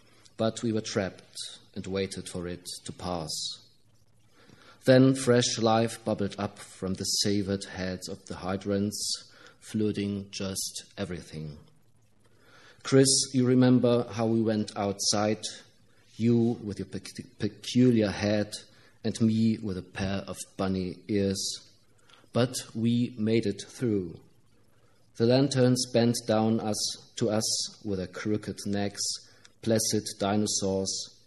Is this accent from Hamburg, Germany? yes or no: no; Leipzig, Saxony, Germany; English is a second language; I'm from Germany, from Leipzig in Germany.